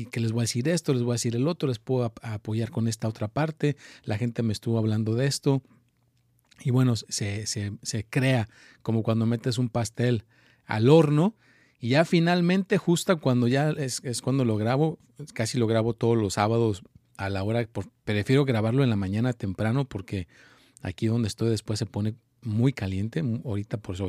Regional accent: Mexico; now in United States; yo soy mexicano

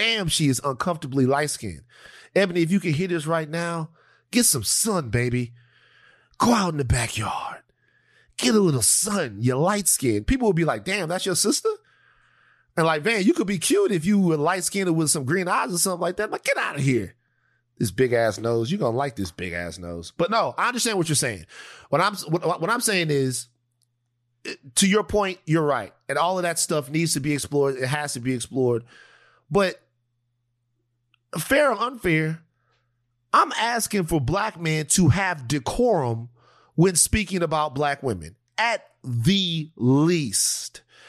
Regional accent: Louisiana, United States; I'm from Louisiana.

